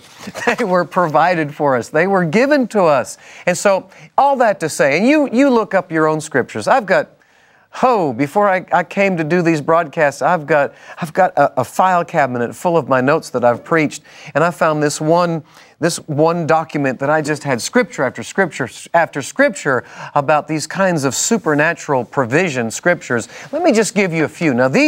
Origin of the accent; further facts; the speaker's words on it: Northeast, United States; I'm from the Northeast, but they've trained me how to talk Texan.